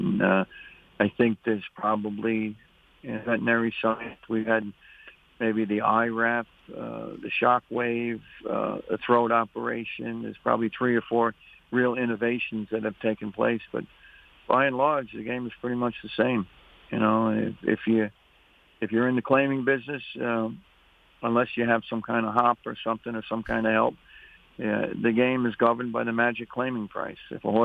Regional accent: Flushing, New York, United States; You know, I'm a city boy. I'm from Flushing, but I always like to fish.

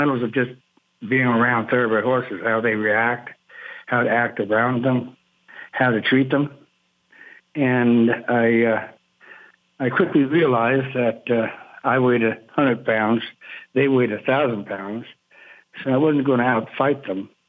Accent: New York, United States; But growing up in New York was one thing.

